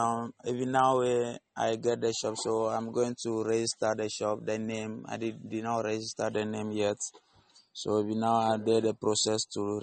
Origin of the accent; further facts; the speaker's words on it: Togo; now in Ghana; So I'm from Togo and I stay in Ghana here for 7 to 8 years now.